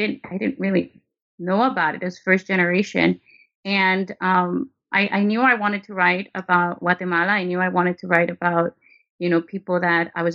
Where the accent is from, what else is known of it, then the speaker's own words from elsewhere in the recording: Los Angeles, California, United States; And I grew up in Westlake MacArthur Park. That's where we lived for a bit over a decade. And then we moved to Highland Park, where I reside now.